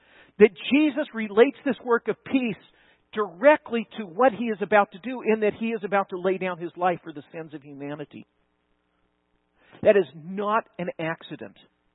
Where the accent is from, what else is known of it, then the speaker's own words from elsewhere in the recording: California, United States; I grew up in California in the 60s and the 70s.